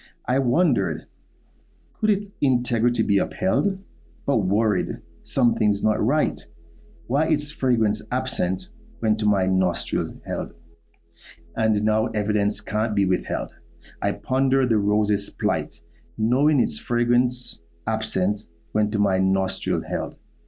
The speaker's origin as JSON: {"language": "English", "country": "Jamaica", "also_born_or_lived": "United States", "lives_now": "Calgary, Canada", "said": "yes, I'm from Jamaica, and also part of it was in the States, because I lived in the States for a period of time as well too"}